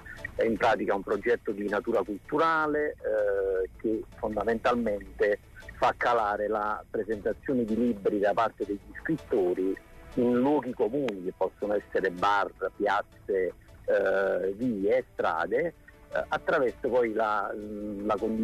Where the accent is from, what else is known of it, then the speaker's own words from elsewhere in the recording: Naples, Campania, Italy; Noi da meridionali, da campani, da napoletani